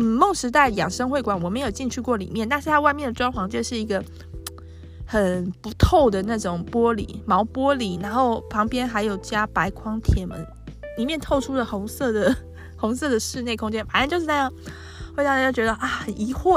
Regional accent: Tainan, Taiwan; 因为我是台南人，所以我觉得推广在地产业

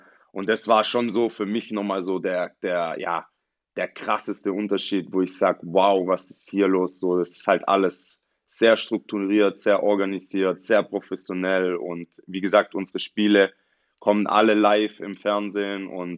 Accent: Ulm, Baden-Württemberg, Germany; ich komme aus Ulm. Das ist hier so mein Heimatverein.

